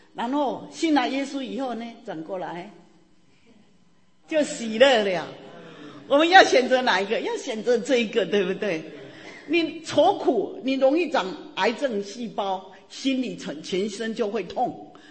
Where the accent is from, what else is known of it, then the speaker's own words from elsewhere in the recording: Taiwan; moved away as an adult; now in United States; 我32岁从台湾移民到美国，我38岁才信了耶稣。